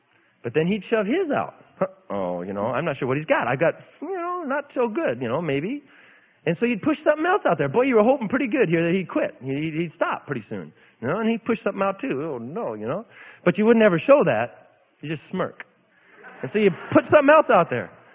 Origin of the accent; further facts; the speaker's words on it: Idaho, United States; Now, I grew up in Idaho, and we saw badgers, and you kept a safe distance from badgers.